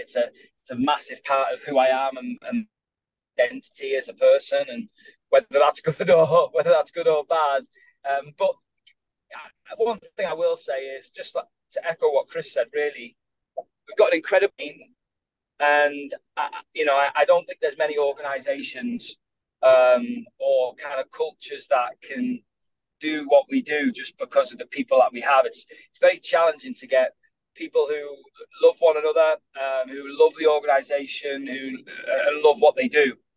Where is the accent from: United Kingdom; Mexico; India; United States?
United Kingdom; Flint, Wales; then I signed a club, my hometown club at Flint, when I was 16, playing men's soccer, which was in the second tier of the Welsh League